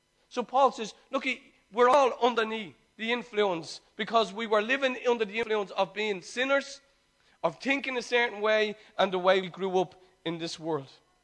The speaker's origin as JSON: {"language": "English", "country": "United States", "tie": "born or raised there", "said": "when I grew up in Dalton's Barn, whether it was spoken or not"}